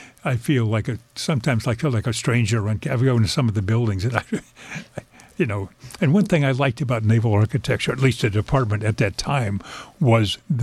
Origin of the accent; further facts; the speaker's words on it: Washington, District of Columbia, United States; also born or lived in Alexandria; I grew up in the Alexandria or in the Washington, D.C. area. And when I was 14, I took a bus up to St. Ignace where we have a cottage.